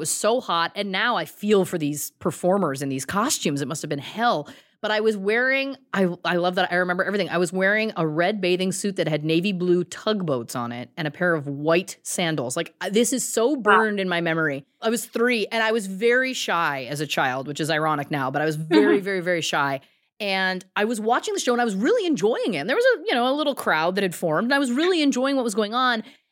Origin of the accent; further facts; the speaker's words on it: Belleville, Ontario, Canada; it was the dead of summer in Belleville, Ontario, Canada. And my mom took me to the McDonald's in my hometown